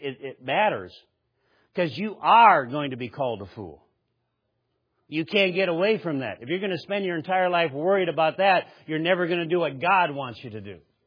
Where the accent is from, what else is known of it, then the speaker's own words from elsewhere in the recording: Nebraska, United States; we're glad to have you in Nebraska. We're from Nebraska.